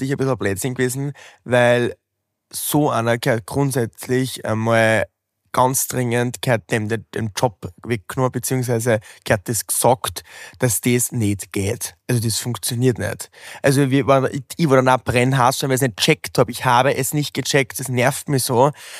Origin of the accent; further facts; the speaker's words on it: Wels, Upper Austria, Austria; Gleich mal für Österreich, für meine Heimatstadt in Wels.